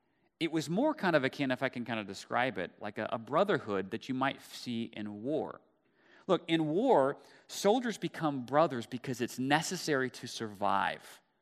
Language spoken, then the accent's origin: English; Dallas, Texas, United States; now in Houston, United States; when I moved down to Houston from Dallas where I grew up, I got really involved with this one family that was a part of our church.